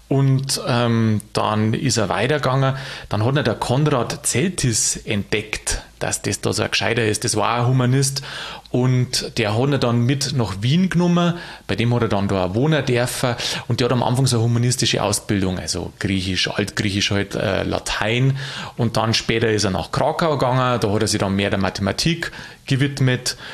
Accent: Bavaria, Germany; Und da kann jetzt ich als Niederbayer sagen

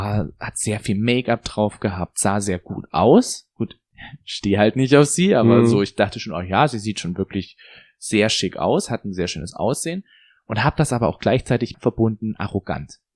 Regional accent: Dresden, Saxony, Germany; Und da war ich dann dort gewesen und die Person so, sagt, wo kommst du denn her? Ich so, aus Dresden. Aus Sachsen? Ich so, ja. Aus dem Osten? Ich so, ja.

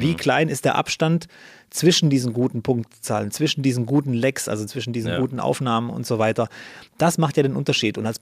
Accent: Baden-Württemberg, Germany; Ich komme aus Baden-Württemberg

